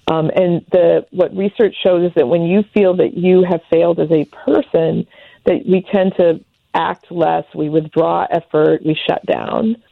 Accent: India; And I'm Indian.

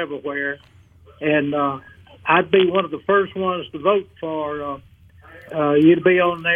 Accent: Mississippi, United States; now in Clinton, United States; I live over here in Clinton, but I'm from North Mississippi. And I have a farm up there, and we live in Clinton.

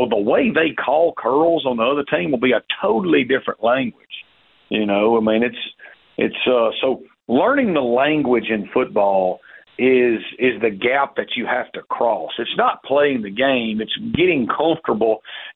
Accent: Amory, Mississippi, United States; which was like growing up in Amory playing for my dad.

